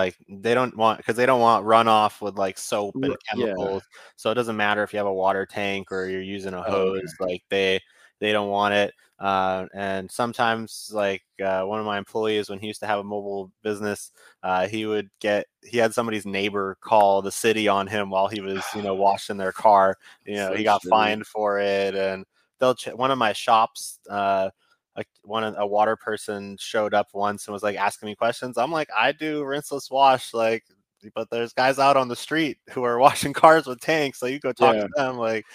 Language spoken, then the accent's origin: English; Massachusetts, United States; So I moved here, and I'm from Massachusetts, Boston area.